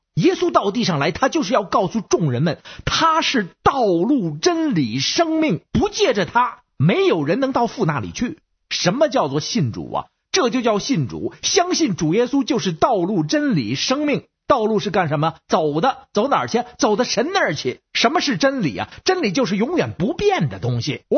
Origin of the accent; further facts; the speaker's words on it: Beijing, China; 我是北京的…